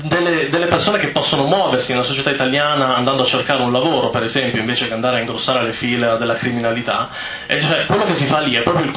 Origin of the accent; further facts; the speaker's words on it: Calabria, Italy; Io vengo dalla provincia di Reggio Calabria, che spesso è conosciuta soltanto per fatti negativi.